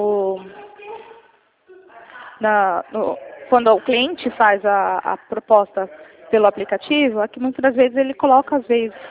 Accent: Campinas, São Paulo, Brazil; Não, eu sou de Campinas.

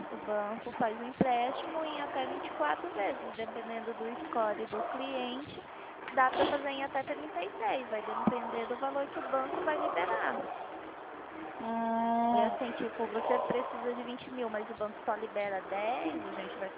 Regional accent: São Paulo, Brazil; Interior de São Paulo.

